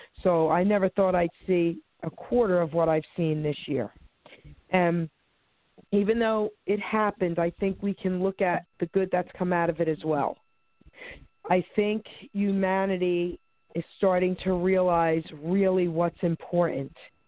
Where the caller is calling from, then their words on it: New Jersey, United States; Sweet Pea, it's a Jersey Jewel. I'm calling from New Jersey.